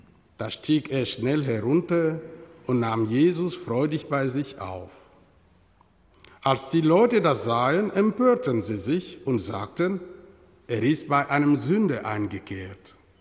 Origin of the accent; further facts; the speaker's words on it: DR Congo; in meinem Heimatland, der Demokratischen Republik Kongo in Afrika.